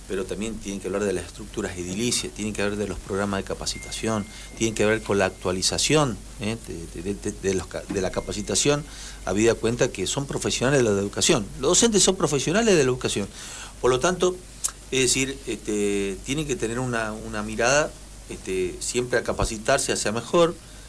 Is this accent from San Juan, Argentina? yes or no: yes; Calingasta, San Juan, Argentina; Yo vengo de Calingasta.